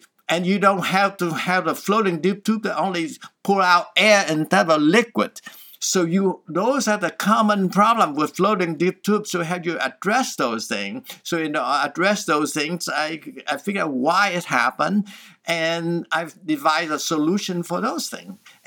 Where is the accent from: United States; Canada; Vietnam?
Vietnam; I'm from Vietnam, so we're from the south and we lost the war to the people in the north